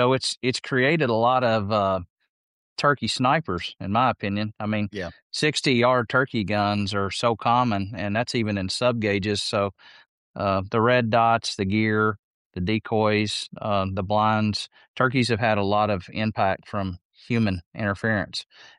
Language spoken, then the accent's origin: English; Kentucky, United States; And Kentucky, we're hitting my home state.